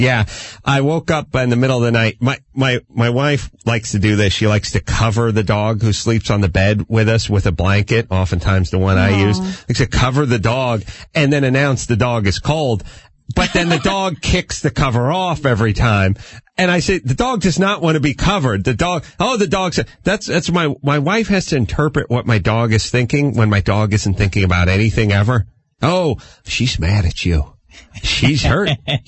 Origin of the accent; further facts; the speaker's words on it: North Hollywood, California, United States; I'm a simpleton from North Hollywood who lucked into this job because my dad is the king of radio.